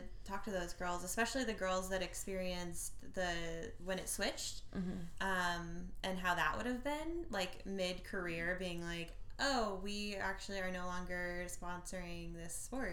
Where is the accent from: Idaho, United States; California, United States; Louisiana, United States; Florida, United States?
Idaho, United States; I think, I mean, that was kind of growing up in Idaho.